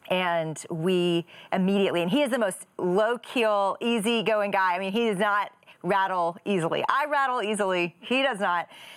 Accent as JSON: {"language": "English", "town": "Little Rock", "region": "Arkansas", "country": "United States", "tie": "born or raised there", "said": "I was speaking at a church in Little Rock, Arkansas. That's my hometown."}